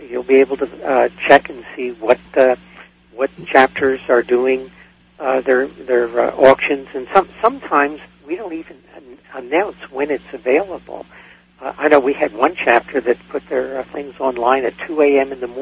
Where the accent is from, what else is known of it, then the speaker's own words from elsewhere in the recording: Philadelphia, Pennsylvania, United States; moved away as an adult; now in Arizona, United States; I grew up in Philadelphia, so I'm an Eastern heart. I've been in Arizona since 81